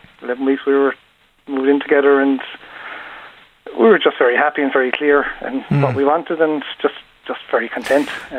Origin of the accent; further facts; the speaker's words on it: Munster, Ireland; I'm from West Limerick, and we ended up moving back here eventually.